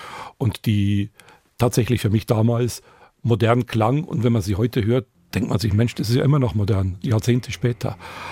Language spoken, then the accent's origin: German; Bavaria, Germany; in meiner Heimat der Oberpfalz